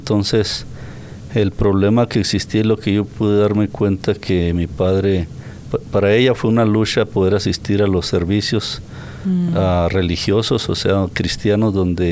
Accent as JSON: {"language": "Spanish", "town": "San José de Ovícora", "region": "Chihuahua", "country": "Mexico", "tie": "born or raised there", "also_born_or_lived": "Abraham González", "said": "Yo soy originario de país de México, estado de Chihuahua. Ajá. En un pequeño poblado que se llama Abraham González, fue donde nací, pero de 2 años nos movimos a otra región. El pueblo se llama"}